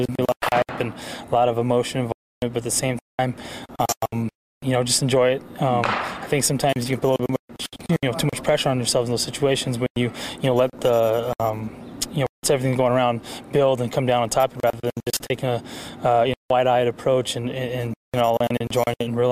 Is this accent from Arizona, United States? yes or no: yes; Arizona, United States; I got a chance to play actually in front of my hometown fans here and family in Arizona, who was my debut.